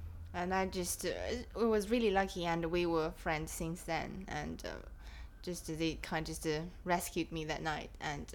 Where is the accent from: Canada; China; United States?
China; And I come from China originally and age is 27, yeah.